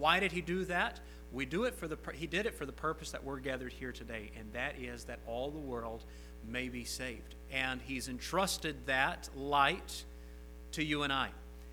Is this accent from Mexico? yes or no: yes; Mexico; I was born in Mexico and grew up in Mexico, so I have dual citizenship.